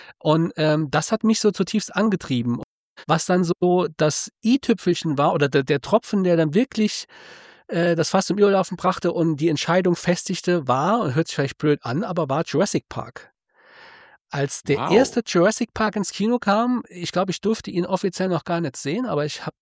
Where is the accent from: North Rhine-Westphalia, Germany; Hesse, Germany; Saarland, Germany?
Saarland, Germany; ich bin im Saarland geboren und aufgewachsen, habe das Saarland bisher nur auf Reisen verlassen. Das zwar immer wieder, aber ich bin einfach Saarländer. Ich glaube, manchmal hört man es vielleicht auch noch